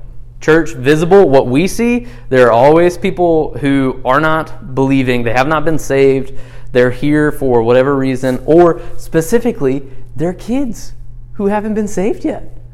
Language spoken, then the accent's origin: English; the South, United States; I grew up in the South. They're very Christian-y, okay?